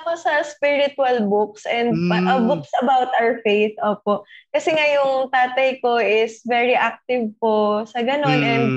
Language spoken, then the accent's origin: Tagalog; Lipa, Calabarzon, Philippines; Ayun po, I'm 24 years old. I'm from Lipa City, Batangas. Pero ang aming convent po is based here in Padre Garcia, Batangas.